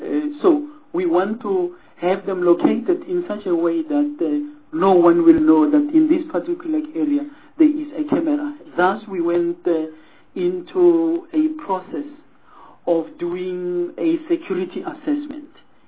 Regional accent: Pretoria, Gauteng, South Africa; I come from Pretoria, where you had fingerprint experts and photographers

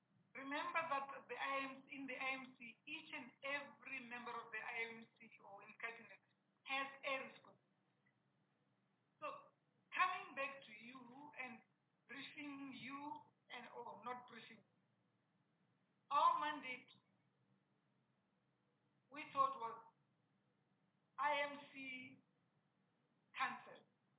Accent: South Africa; because we are South African, people need to be seen to have been selected in a proper, open, transparent way.

